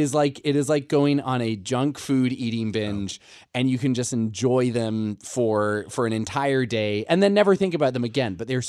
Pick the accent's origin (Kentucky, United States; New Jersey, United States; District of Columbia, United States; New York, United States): District of Columbia, United States; Washington; And I grew up in Washington, D.C. with sort of a very high sense of culture and sure. art and high standards and so on and so forth.